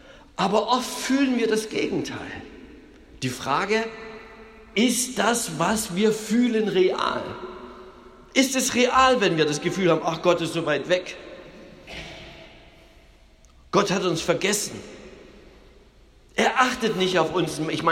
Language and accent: German; East Germany, Germany; Ich bin in der DDR aufgewachsen, ich habe 30 Jahre in diesem großen Gefängnis zugebracht, so empfand ich dieses Land.